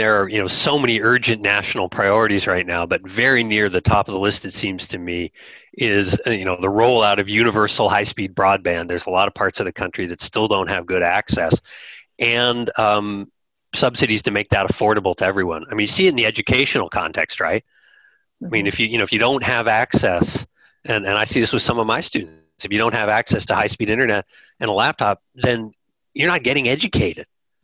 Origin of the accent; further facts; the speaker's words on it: Canada; also born or lived in United States; Well, so I was American, grew up in Canada.